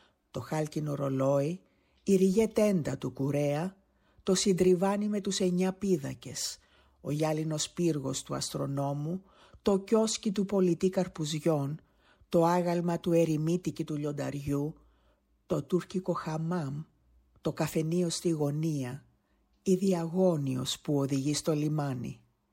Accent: Famagusta, Famagusta District, Cyprus; Οι αναφορές στη Ζόρα ταιριάζουν απόλυτα στην πόλη μου, την Αμόχωστο της Κύπρου.

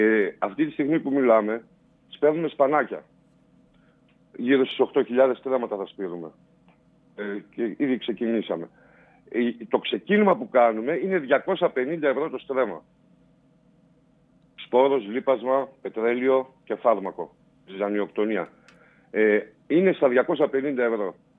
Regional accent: Central Macedonia, Greece; Είμαστε από το Δήμο Παιωνίας. Τα χωριά που πρώην Δήμος Ευρωπού, πρώην Δήμος Γουμένισσας, πρώην Δήμος Αξιουπόλεως και Πολυκάστρο.

